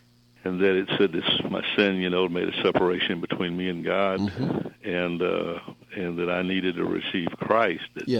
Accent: Galveston, Texas, United States; I grew up in Galveston, Texas

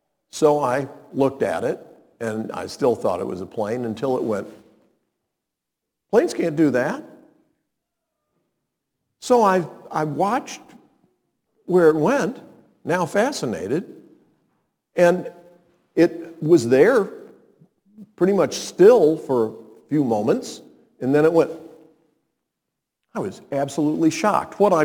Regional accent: Montreat, North Carolina, United States; I was growing up in Montreat, North Carolina, a lovely little town near Asheville.

